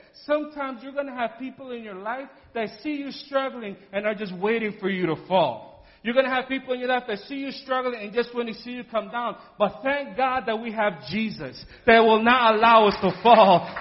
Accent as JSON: {"language": "English", "region": "New York", "country": "United States", "said": "But, you know, sometimes I'm from New York, so, you know, sometimes I can't keep that under control."}